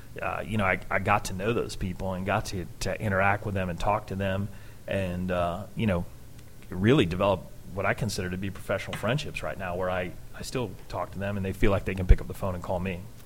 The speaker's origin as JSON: {"language": "English", "town": "St. Petersburg", "region": "Florida", "country": "United States", "tie": "born or raised there", "said": "this police department in my hometown was just, you know, it just seemed surreal at the time. So it's exciting. I'm excited. This is, you know, people ask me, well, are you going to go anywhere else? Are you going to want to be a chief anywhere? You know, I'm here. I love St. Pete."}